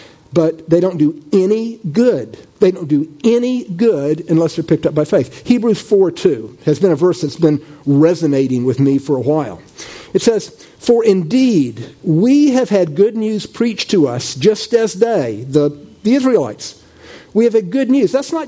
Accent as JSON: {"language": "English", "region": "the South", "country": "United States", "tie": "born or raised there", "said": "I grew up in the South. I grew up going to church pretty much every Sunday and oftentimes twice a day on Sundays."}